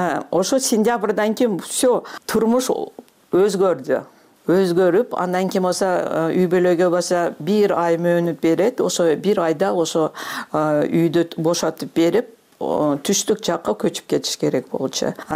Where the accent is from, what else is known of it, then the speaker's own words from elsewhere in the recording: Kyzyl-Kiya, Batken Region, Kyrgyzstan; born there; also born or lived in Osh; Кызыл Кияда 53 жылы мен төрөлдүм, андан кийин 56 жылы көчүп кетишет. Жер титирөө болгондон кийин кайра Ошко көчүп келишет.